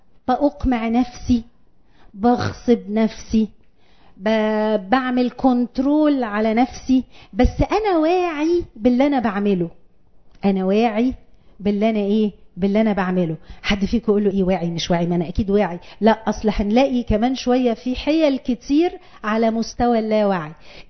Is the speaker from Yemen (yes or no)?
no; Egypt; إحنا كمصريين عندنا حيلة نفسية لذيذة قوي اسمها نتريق.